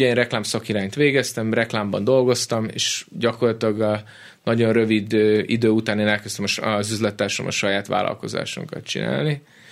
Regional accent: Budaörs, Pest, Hungary; A Budaörsön nőttem föl.

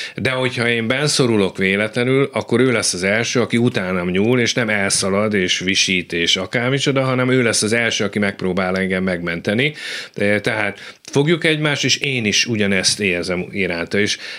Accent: Hajdúszoboszló, Hajdú-Bihar, Hungary; én büszke hajdúszoboszlói vagyok, és minden előadásomban is, vagy ahol éppen van alkalmam rá, el szoktam mondani, én ott születtem, ott is nőttem föl, ott jártam közép- és általános iskolákba.

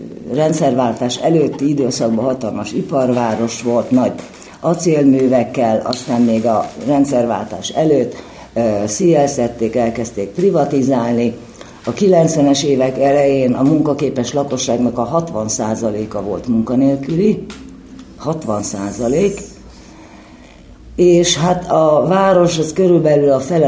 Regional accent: Ózd, Borsod-Abaúj-Zemplén, Hungary; Ózdról jöttem, a hétestől már biztosan hallott az egész ország

